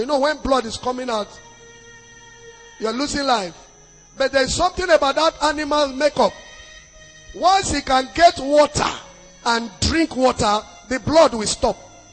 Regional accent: Akwanga, Nasarawa, Nigeria; English is a second language; now in Lagos, Nigeria; I am in Lagos here, but I am from Akwanga. Now, we speak largely Hausa in our areas, the general language.

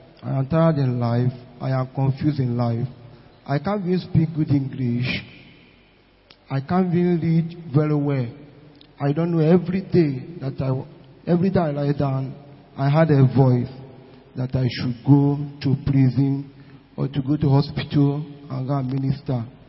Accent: Anambra, Nigeria; I'm from Anambra State, Yozobra.

